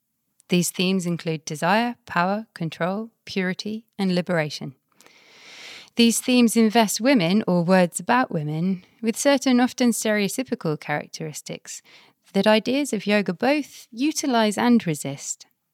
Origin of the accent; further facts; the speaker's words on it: United Kingdom; first language English; I am female, white, British. My first language is English, though I have been studying Sanskrit for the past 8 years or so.